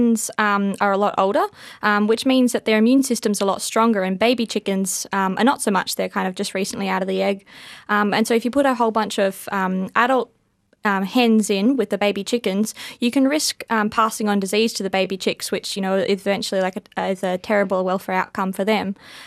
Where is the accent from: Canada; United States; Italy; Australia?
Australia; Victoria; growing up on the Mornington Peninsula and being exposed to, I guess, a kind of farming environment.